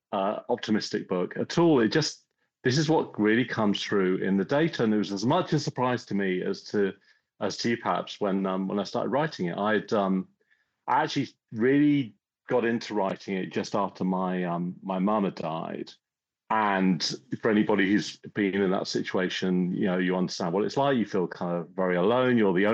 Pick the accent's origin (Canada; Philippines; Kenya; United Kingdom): United Kingdom; England; now in United States; I guess that I had a very English upbringing, grew up in the middle of the countryside.